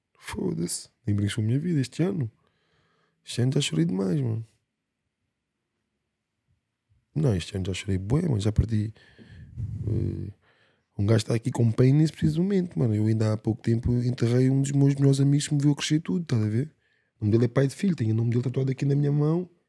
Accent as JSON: {"language": "Portuguese", "country": "Portugal", "said": "Eu sou português."}